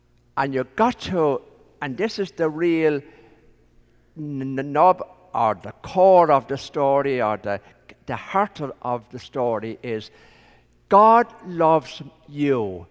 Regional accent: Ireland; growing up in Ireland and spending 6 years in a seminary

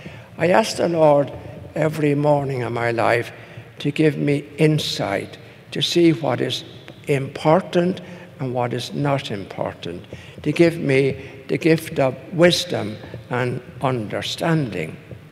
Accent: Ireland; Because I grew up in Ireland where we were very conscious of the history of our country and how we were treated by our neighbors.

